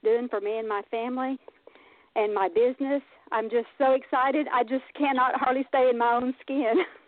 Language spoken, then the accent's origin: English; Butler, Alabama, United States; I'm from Butler, Alabama.